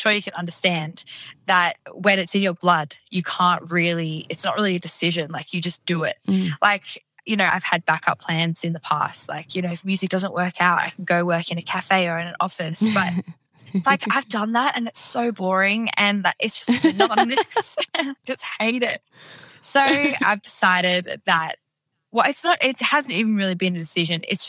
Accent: Australia; I am an Aussie country artist.

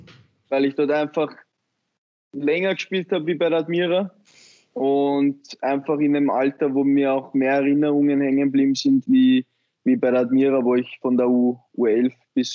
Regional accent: Vienna, Austria; Wien. Weil das im Endeffekt meine Heimat ist und ich mich dort sehr wohl fühle.

